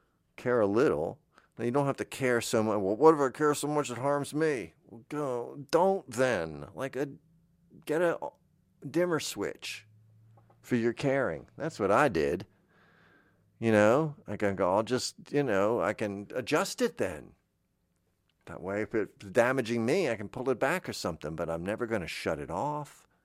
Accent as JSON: {"language": "English", "region": "Florida", "country": "United States", "tie": "born or raised there", "said": "I grew up in Florida."}